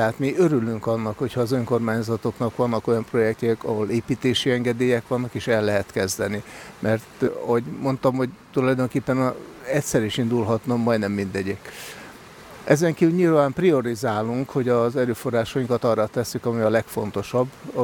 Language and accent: Hungarian; Sátoraljaújhely, Borsod-Abaúj-Zemplén, Hungary; Én Sátorajóújhelyen születtem, és a tanulmányaimat is Sátorajóújhelyben és Sárospatakon végeztem.